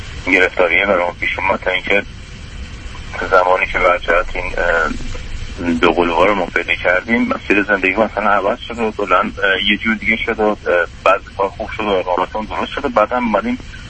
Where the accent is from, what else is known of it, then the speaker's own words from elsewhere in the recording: Iran; moved away; ما از ایران مهاجرت کردیم به کشورهای خلیج و اونجا گرفتاری بسیار شدید داشتیم علاوه بر اقامتی، و بعد خودمون رو خرجی به هر صورتی بود که شدیم تا 11 سال اونجا موندیم.